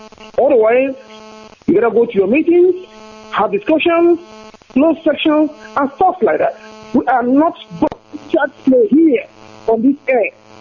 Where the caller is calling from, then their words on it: Germany; I'm calling from Germany.